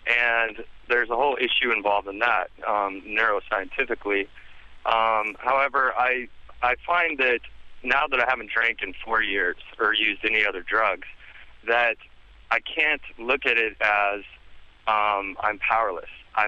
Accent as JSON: {"language": "English", "region": "Montana", "country": "United States", "said": "I'm from Montana."}